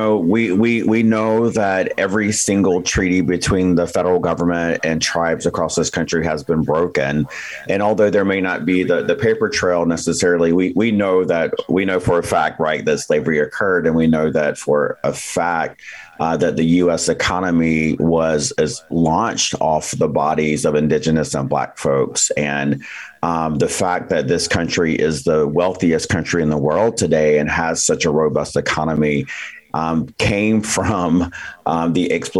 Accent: the South, United States; I'm Native American, so a lot of my work focuses there. I happen to be from the South, and my tribe has a long history, the Lumbee tribe

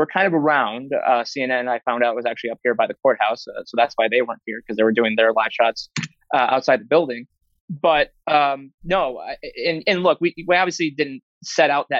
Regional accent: Illinois, United States; I'm from Illinois originally

